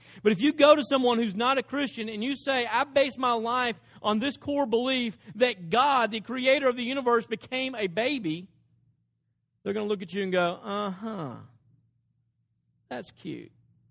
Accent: Dresden, Tennessee, United States; I grew up in Dresden, Tennessee. My dad's a truck driver.

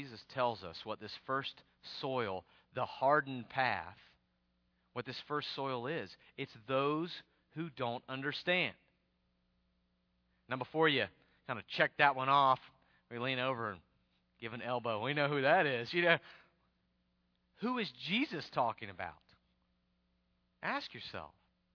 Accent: the South, United States; I mean, I grew up in the South, but sometimes I wonder if the South isn't the walked over district.

